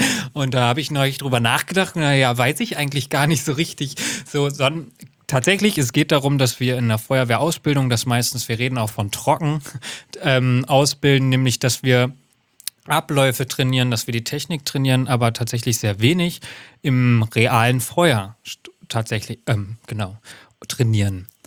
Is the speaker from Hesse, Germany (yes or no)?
yes; Hesse, Germany